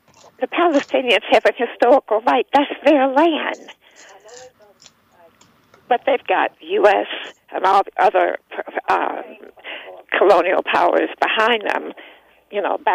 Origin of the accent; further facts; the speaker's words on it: United States; But I'm ashamed when I go abroad to acknowledge that I'm American with that passport.